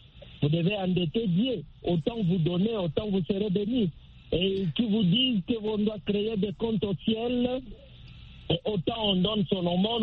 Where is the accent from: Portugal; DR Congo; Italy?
DR Congo; chez nous, en République démocratique du Congo